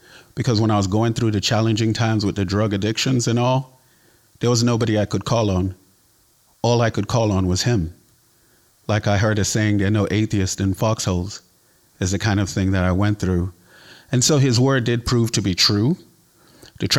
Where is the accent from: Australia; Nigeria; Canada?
Nigeria; also born or lived in United States; I grew up in Nigeria. I'm Nigerian. My parents are Nigerian. I'm American on paper. I was born in the United States, but I left when I was very young, 5 years old.